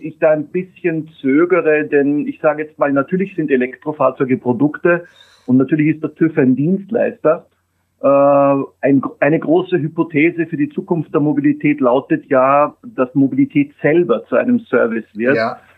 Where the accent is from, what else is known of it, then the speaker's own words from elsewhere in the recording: Austria; ich bin Österreicher